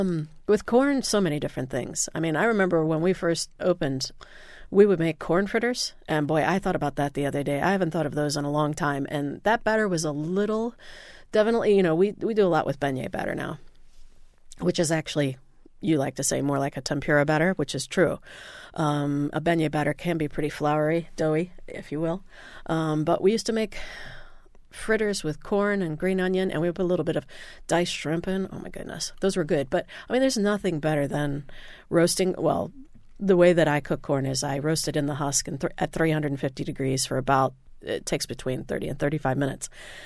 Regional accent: Indiana, United States; growing up in Indiana didn't exactly.

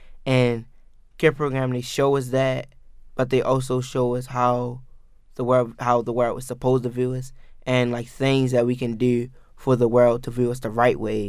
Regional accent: Baltimore, Maryland, United States; So you always have to be not one step ahead, but two steps ahead when it comes to like growing up in Baltimore.

